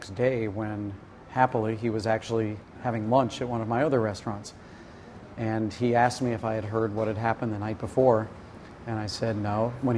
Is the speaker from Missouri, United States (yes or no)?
yes; St. Louis, Missouri, United States; My dad's business when I grew up in St. Louis was to design driving tours for Americans throughout the French countryside primarily.